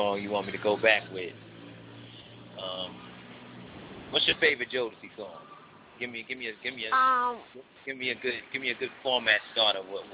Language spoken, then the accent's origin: English; Brooklyn, New York, United States; You know, I'm from Brooklyn, New York.